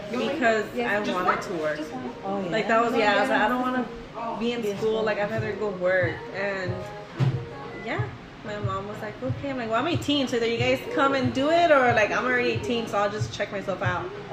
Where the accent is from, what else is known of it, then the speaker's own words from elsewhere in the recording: United Kingdom; Okay, I'm British.